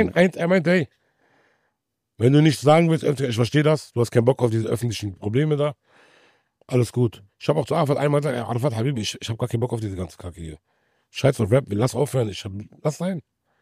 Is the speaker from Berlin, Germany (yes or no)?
yes; Berlin, Germany; Ich komme aus Neukölln